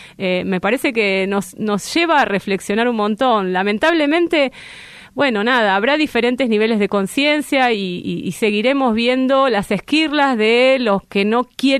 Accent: Argentina; es un buen momento como para madurar como argentinos

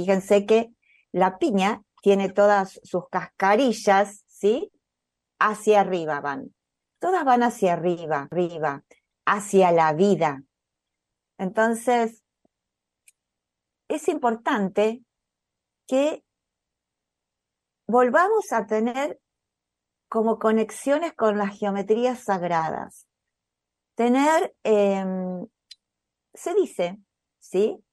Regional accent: Argentina; la alegría que tenemos como argentinos

